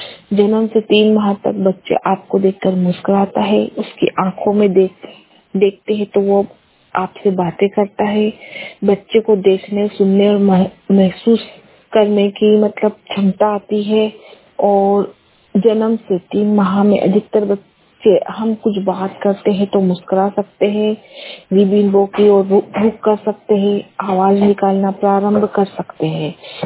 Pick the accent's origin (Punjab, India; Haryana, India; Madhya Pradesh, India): Madhya Pradesh, India; Mhow; मैं महू से हूँ, जिला इंदौर।